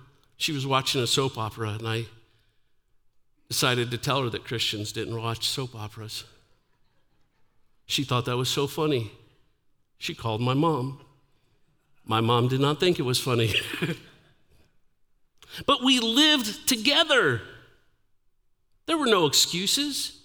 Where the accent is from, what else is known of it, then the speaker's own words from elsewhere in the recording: Dayton, Ohio, United States; So I told you I was born in Dayton, Ohio. I was raised early in my life till about I was 8 years old. We lived at 240 West Norman.